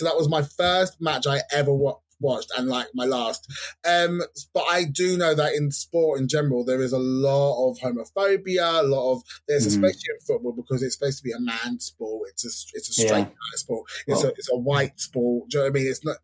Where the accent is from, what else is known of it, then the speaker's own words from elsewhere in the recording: London, United Kingdom; I'm from London, so I've got all of my mates, all the people I've grown up with, are very kind of it's a melting pot of cultures